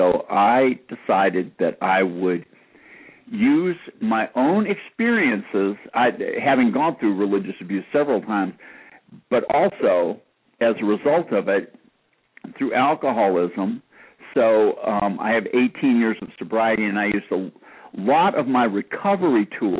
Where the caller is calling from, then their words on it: Atlanta, Georgia, United States; I'm calling from Atlanta.